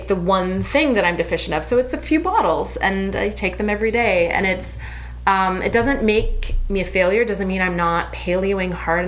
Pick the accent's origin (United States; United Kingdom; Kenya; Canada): Canada; I'm Canadian, too. It's like a thing. It's the great Canadian shower.